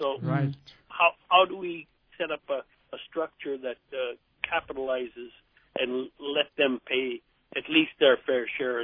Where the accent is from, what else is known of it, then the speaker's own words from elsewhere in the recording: Bethel, Alaska, United States; And John, you know, we grew up in Bethel back in the 50s when there was only one road.